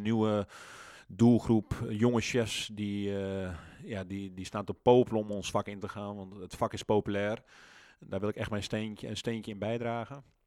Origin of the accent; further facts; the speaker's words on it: Opperdoes, North Holland, Netherlands; ben nu 47 en ik wist eigenlijk al op mijn 10e jaar dat ik wilde gaan koken. Ja, groot geworden in Opperdoes.